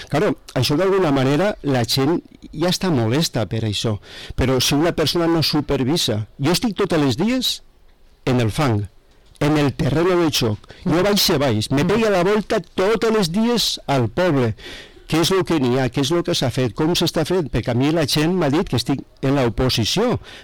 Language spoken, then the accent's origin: Catalan; Betxí, Valencian Community, Spain; jo m'he criat en Betxí, visc en Betxí, me dediqué a Betxí